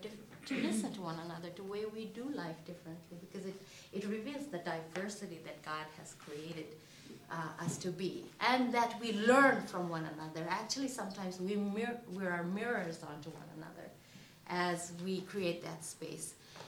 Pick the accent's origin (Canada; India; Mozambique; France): India; now in United States; I knew that as I grew up in India